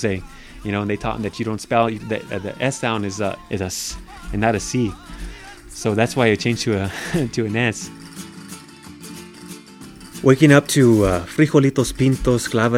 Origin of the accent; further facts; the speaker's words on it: South Valley, New Mexico, United States; Born and raised in the South Valley. My parents moved out towards Los Padillas, so I lived in Los Padillas the other half of my life, and graduated from Rio Grande High School in 1998.